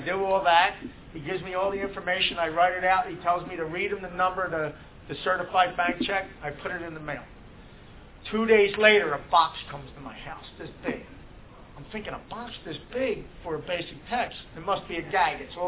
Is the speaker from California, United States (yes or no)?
no; Philadelphia, Pennsylvania, United States; I say, hey … … from Philly. I'm collecting NA stuff.